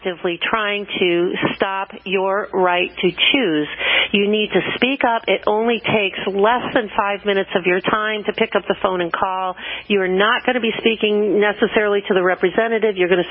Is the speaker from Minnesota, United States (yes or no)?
no; Cleveland, Ohio, United States; And I want to fire up the Ohio people here since I'm from Cleveland, Ohio.